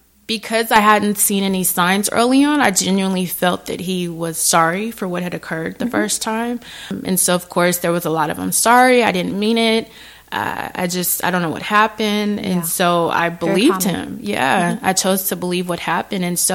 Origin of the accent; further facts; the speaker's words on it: San Diego, California, United States; moved away as an adult; I am from San Diego, and upon getting married, relocated to the city that he was in, and didn't have any close family or friends nearby.